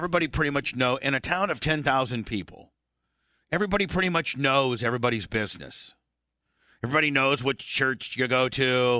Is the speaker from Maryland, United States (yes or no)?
no; Warsaw, Indiana, United States; my hometown is this small little town called Warsaw, Indiana, probably population about, Blitz will probably tell you, about 12, 15,000.